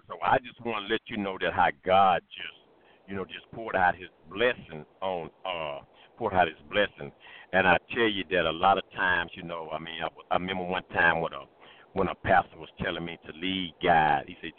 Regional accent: Texas City, Texas, United States; I'm from Texas City, and I came down

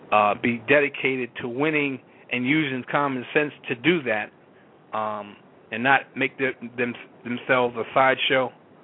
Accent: New Jersey, United States; I'm the brother from Jersey.

